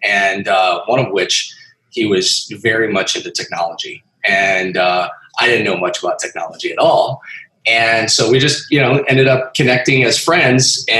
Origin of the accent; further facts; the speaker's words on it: South Dakota, United States; Yeah, well, you know, originally from a small town in central South Dakota, which I know probably a lot of your listeners.